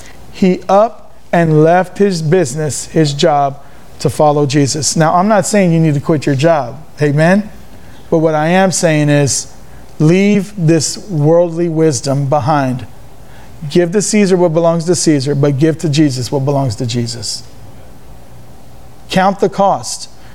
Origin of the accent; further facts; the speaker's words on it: Texas, United States; born there; I thank God for being an American citizen, to be born here in Texas, more importantly.